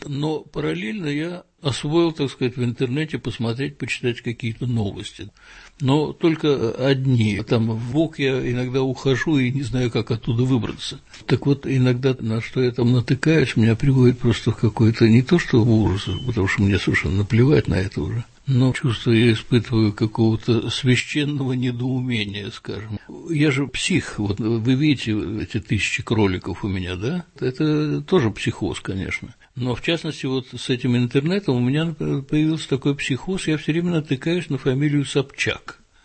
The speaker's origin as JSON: {"language": "Russian", "region": "Moscow", "country": "Russia", "tie": "born or raised there", "said": "Я родился в Москве, жил в Москве и учился в Москве. Я работал в Москве, хотя очень много ездил. Я был истинный, так сказать, житель большого города и москвич."}